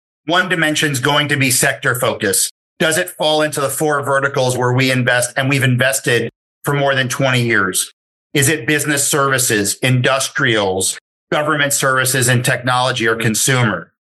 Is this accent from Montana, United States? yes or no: no; New York City, New York, United States; I was raised in New York City, but a vast majority of our investing is not in New York City.